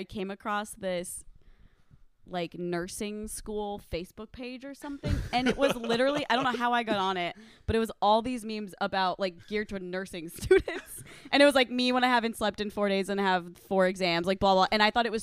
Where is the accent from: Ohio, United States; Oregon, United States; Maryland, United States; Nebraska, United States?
Nebraska, United States; every time I tell someone I'm from Nebraska, their response is always like, "What?"